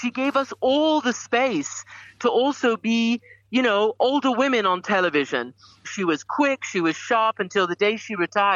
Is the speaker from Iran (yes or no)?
yes; Iran; also born or lived in United Kingdom; I grew up in Iran and in the UK